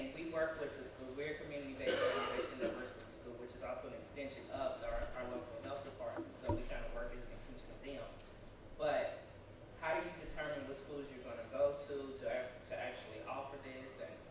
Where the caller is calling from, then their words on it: Kansas City, Kansas, United States; Kansas City.